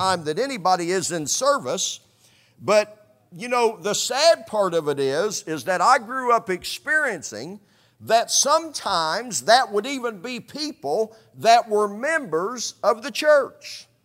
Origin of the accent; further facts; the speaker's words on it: Indiana, United States; now in Kentucky, United States; I haven't been in Kentucky very long, just a few months. Maybe it's the same way here. But where I was raised in Indiana, you would see people that would come to church once and maybe twice a year.